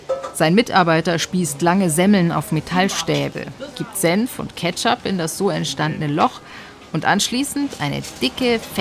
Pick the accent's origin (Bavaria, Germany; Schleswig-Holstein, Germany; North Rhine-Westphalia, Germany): Bavaria, Germany; ich bin im Norden Bayerns aufgewachsen. Seit ich denken kann, esse ich Nürnberger Rostbratwürst.